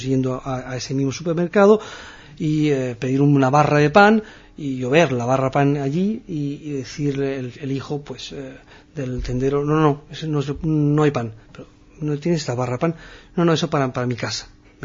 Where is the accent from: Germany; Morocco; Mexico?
Morocco